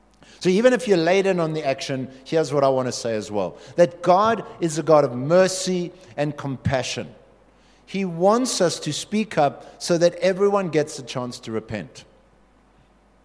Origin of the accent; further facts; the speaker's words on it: South Africa; You know, we didn't function like that as South African soldiers.